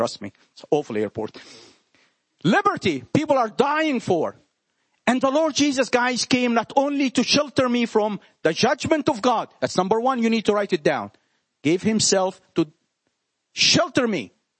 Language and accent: English; Jerusalem, Jerusalem District, Israel; English is a second language; These guys, I come from Jerusalem and I got to tell you everything about the Old Testament.